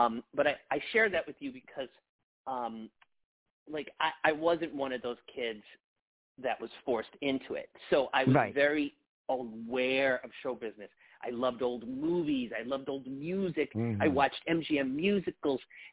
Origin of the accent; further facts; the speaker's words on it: Staten Island, New York, United States; I'm a New Yorker, so my mom still lives on Staten Island.